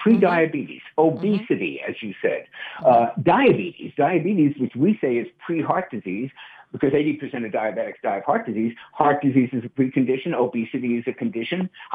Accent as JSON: {"language": "English", "town": "New York City", "region": "New York", "country": "United States", "tie": "born or raised there", "said": "I see every fast food crappy restaurant that I grew up in New York City on foot."}